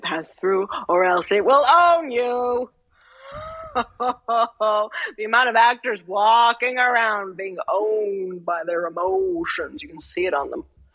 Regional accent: United Kingdom; I have a British sister, so I have a British niece. I am British.

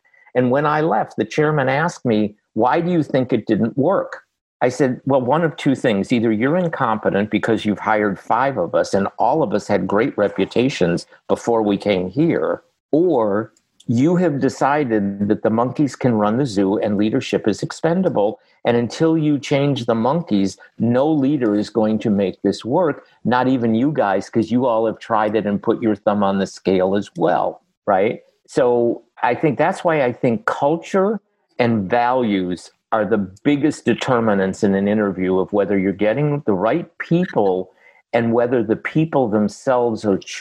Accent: Boston, Massachusetts, United States; So I'm a Boston Patriot fan because I'm from Boston

